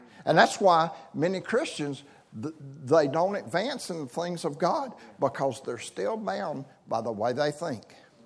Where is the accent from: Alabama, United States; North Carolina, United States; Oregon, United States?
Alabama, United States; Birmingham; I'm from the South. I grew up in Birmingham, Alabama.